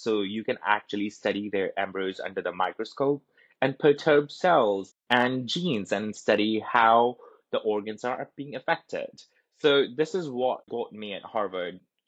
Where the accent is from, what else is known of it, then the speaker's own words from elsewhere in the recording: New Delhi, Delhi, India; My pronouns are he, him, / his. I am originally from New Delhi, India, which is where I grew up.